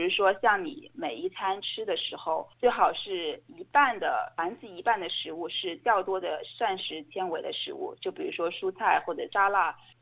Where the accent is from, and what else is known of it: China